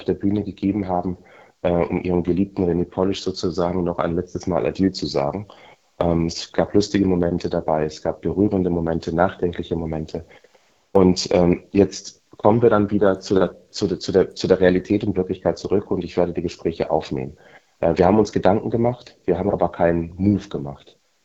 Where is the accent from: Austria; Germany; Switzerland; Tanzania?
Tanzania; unter anderem auch meine Heimat Tansanias